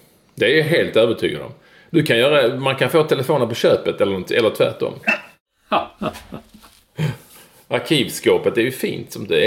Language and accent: Swedish; Malmö, Skåne, Sweden; när jag spelade fotboll som liten i Malmö